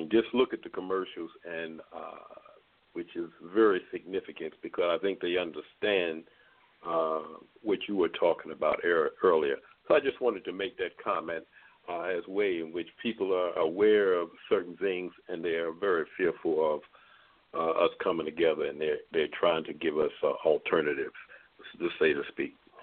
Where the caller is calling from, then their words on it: Baltimore, Maryland, United States; I'm calling from Baltimore, Maryland.